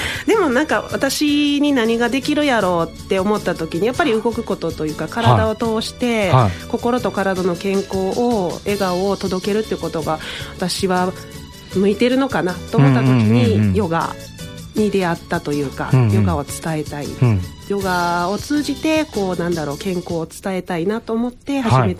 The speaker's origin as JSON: {"language": "Japanese", "region": "Fukui", "country": "Japan", "tie": "born or raised there", "said": "私はあの地元が福井県なんですけど、"}